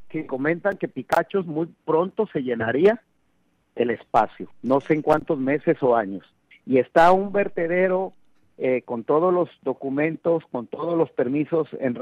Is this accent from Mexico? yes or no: yes; Tonalá, Jalisco, Mexico; somos iguales los de Guadalajara, los de Tlaquepaque, los de Tlajomulco, somos los tonaltecas.